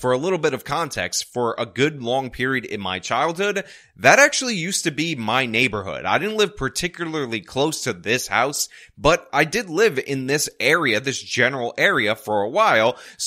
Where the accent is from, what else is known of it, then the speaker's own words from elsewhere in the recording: New York, United States; And believe me, as somebody who has to pay electric bills to the same company, being a New Yorker, I'm telling you, that is billed monthly.